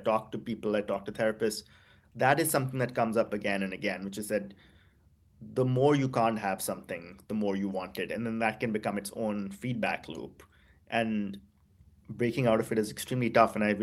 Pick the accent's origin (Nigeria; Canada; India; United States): India; Delhi; I grew up in Delhi. I know that period from my childhood. I was born in 1984.